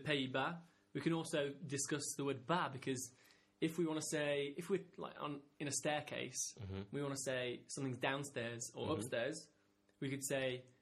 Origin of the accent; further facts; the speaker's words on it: England, United Kingdom; In fact, at the end of our road trip, I came back to my home country of England